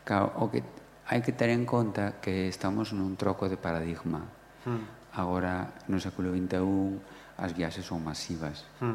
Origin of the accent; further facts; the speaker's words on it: Galicia, Spain; fin de semana pasada, eu son da Arousa, e hai moitas casas contemporáneas